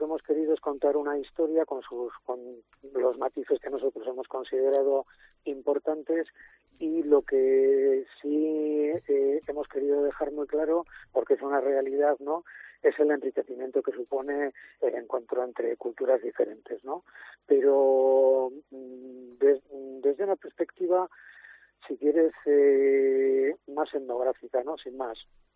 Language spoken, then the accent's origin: Spanish; Bilbao, Basque Country, Spain; yo soy de Bilbao. Y Bilbao y Vizcaya es un crisol de personas venidas de todas partes de España y de otros países.